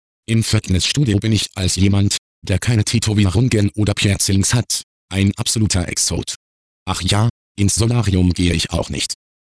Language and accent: German; North Rhine-Westphalia, Germany; now in Berlin, Germany; In meiner Heimat sagt man, in Westfalen gilt sein Wort.